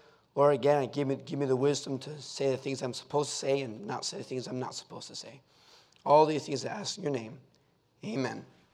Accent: Spain; moved away; also born or lived in Florida, United States; I was born and raised in Spain. It got about 110. Record high was 121 there in Spain.

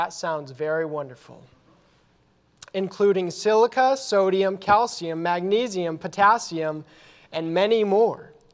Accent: Colorado, United States; So growing up in Colorado, one of the things that my family would do from time to time is we would go to hot springs in Colorado

